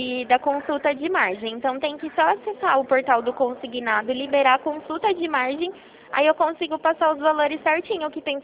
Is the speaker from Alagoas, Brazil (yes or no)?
no; Rio Claro, São Paulo, Brazil; Eu sou daqui de Rio Claro, eu sou da Central de Telemarketing.